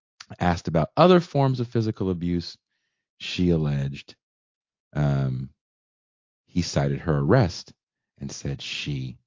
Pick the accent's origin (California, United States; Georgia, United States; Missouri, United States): California, United States; Richmond; I'm from Richmond.